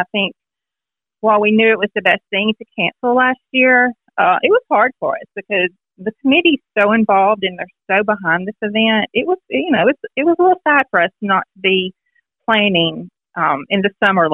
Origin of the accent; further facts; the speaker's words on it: Florence, Alabama, United States; now in Killen, United States; We moved to Killen, my husband and I, almost 14 years ago. I grew up in Florence in that area